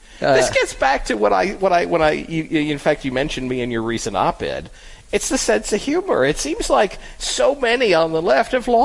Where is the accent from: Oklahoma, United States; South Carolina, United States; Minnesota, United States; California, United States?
California, United States; California, so am I. I was born and raised in California.